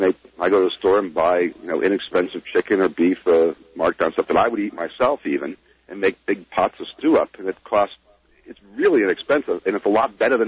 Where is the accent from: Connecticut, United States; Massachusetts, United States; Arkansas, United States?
Connecticut, United States; I'm from Connecticut, and it just kind of irritates me that the guy just is a Republican